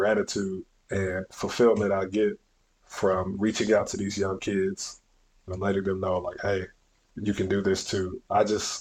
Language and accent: English; Atlanta, Georgia, United States; Once upon a time, I grew up in Atlanta in a minority community where not a lot of pilots look like me.